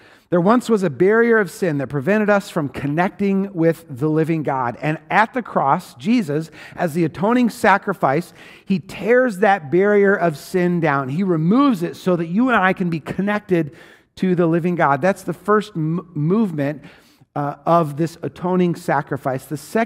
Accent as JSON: {"language": "English", "region": "Washington", "country": "United States", "tie": "born or raised there", "said": "I grew up in Washington State in a rural place where we heated our home exclusively with firewood in a wood-burning stove in the basement."}